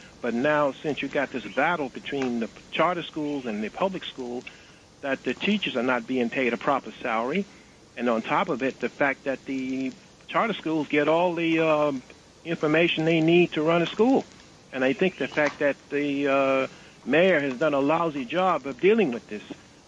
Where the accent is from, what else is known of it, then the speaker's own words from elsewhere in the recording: Queens, New York, United States; Okay, I'm from Queens here, and I'm noticing that the Board of Ed system has changed since I went to school, because I went to a public school here in this city